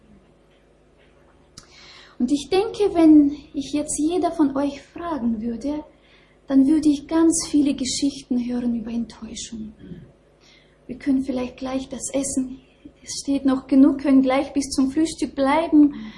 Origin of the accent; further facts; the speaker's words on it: Eastern Ukraine, Ukraine; Wenn ich an mein Heimatland denke, an die Ostukraine und diese Konflikte dort